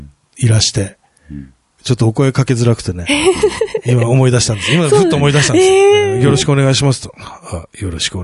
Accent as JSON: {"language": "Japanese", "region": "Hokkaido", "country": "Japan", "tie": "born or raised there", "said": "北海道、これ僕の地元ですね。"}